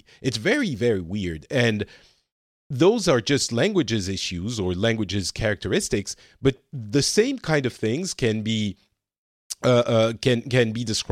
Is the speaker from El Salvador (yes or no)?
no; France; also born or lived in Japan; now in Finland